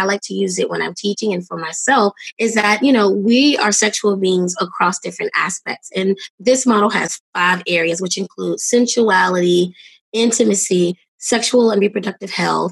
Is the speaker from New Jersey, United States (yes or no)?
no; Brooklyn, New York, United States; And I'm originally from Brooklyn, but my family's from North Carolina.